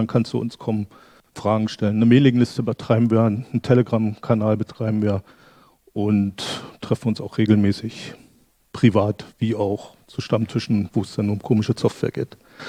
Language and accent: German; Brandenburg an der Havel, Brandenburg, Germany; Ich komme aus Brandenburg an der Havel. Also es gibt tatsächlich eine Stadt Brandenburg, die in Brandenburg, im Land Brandenburg ist.